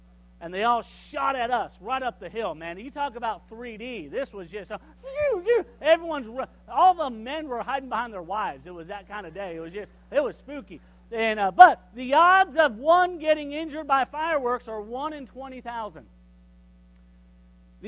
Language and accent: English; Southern United States, United States; also born or lived in Arkansas; I'm from the South, so, you know, we do. I don't know what y'all do up north, but in the South, anything that can burn and blow up is a firework